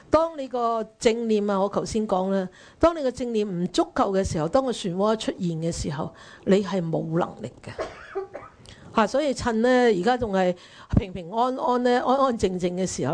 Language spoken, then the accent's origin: Cantonese; China; 所以我哋中国人成日都讲啦，近朱者赤，近墨者黑。